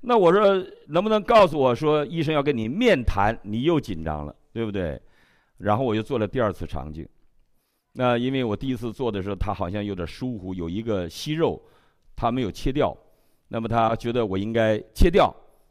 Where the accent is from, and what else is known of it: China